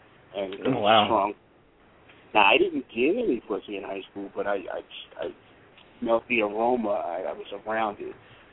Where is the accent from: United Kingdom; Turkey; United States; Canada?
United States; Norristown, Pennsylvania; I grew up in Norristown, Pennsylvania.